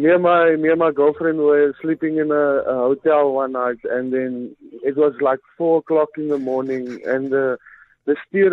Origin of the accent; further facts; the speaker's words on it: Port Elizabeth, Eastern Cape, South Africa; Yes, ek kom van PE af